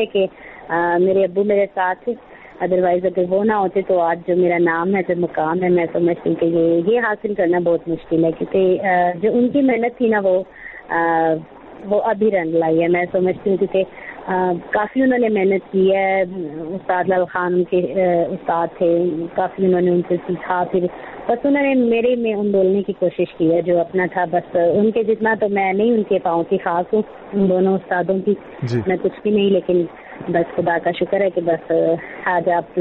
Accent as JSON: {"language": "Urdu", "town": "Peshawar", "region": "Khyber Pakhtunkhwa", "country": "Pakistan", "tie": "born or raised there", "said": "میں پشاور میں ہی پیدا ہوئی اور یہیں کی میں میرے ماما پاپا بھی یہیں کے ہیں اور ویسے ہم پنجابی ہیں سیالکوٹ سے ہمارا تعلق ہے لیکن دادا دادی یہاں آ گئے پھر میرے پاپا یہیں پیدا ہوئے پھر ہم یہیں پیدا ہوئے تو اب ہم پشاوری ہیں."}